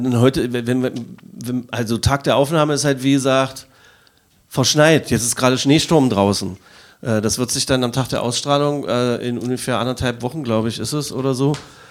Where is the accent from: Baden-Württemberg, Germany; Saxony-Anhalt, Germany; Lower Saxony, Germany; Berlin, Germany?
Saxony-Anhalt, Germany; Magdeburg; als Magdeburger Kind in den 70ern geboren